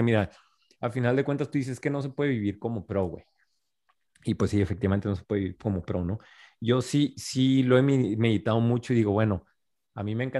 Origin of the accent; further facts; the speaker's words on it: Mexico; Y lo veo mucho como mexicanos